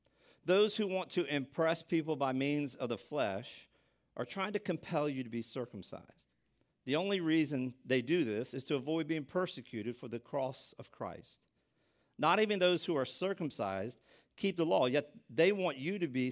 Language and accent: English; Laurel, United States; Laurel, which is my hometown and in the high school I went to, Laurel is a juggernaut.